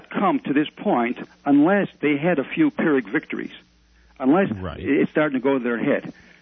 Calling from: Santa Fe, New Mexico, United States; Santa Fe.

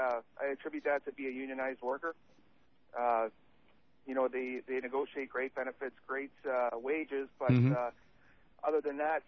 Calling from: Windsor, Ontario, Canada; I'm calling from Windsor.

